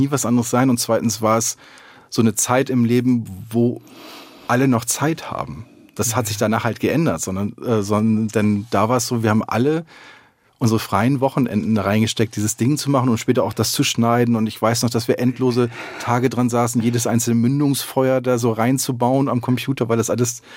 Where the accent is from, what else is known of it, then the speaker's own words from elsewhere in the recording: Lower Saxony, Germany; ich bin ja im Kreis Pferdenalle aufgewachsen, das ist nochmal dörflicher